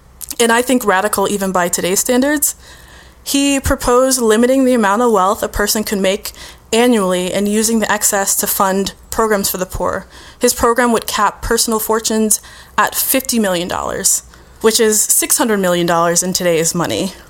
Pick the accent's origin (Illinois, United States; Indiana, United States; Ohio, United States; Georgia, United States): Ohio, United States; I have Googled him so many times because I always forget his name, and I'm from Ohio.